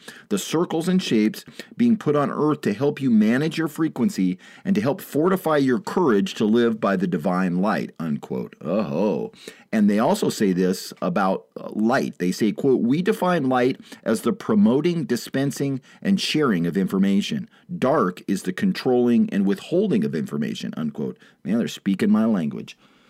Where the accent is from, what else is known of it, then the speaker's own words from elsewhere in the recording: Longview, Washington, United States; Right here where I'm at, near Mount Adams, where I grew up, near where I grew up in Longview